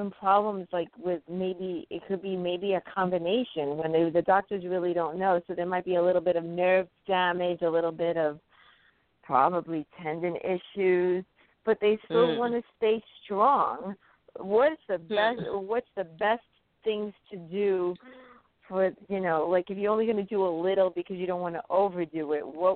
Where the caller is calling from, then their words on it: New York, United States; from New York.